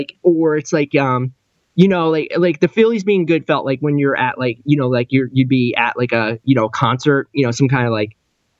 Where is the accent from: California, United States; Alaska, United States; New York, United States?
New York, United States; So I would, you know, it's like I grew up right outside New York.